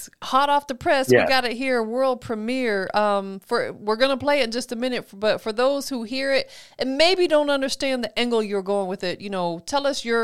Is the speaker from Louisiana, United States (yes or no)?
no; Tampa, Florida, United States; now in Atlanta, United States; You know, I'm originally from Tampa, but I'm based in Atlanta now.